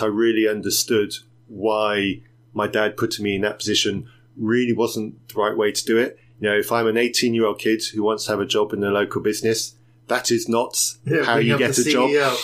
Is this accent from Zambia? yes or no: yes; Zambia; some of the stories and examples on the stories that I heard growing up in Zambia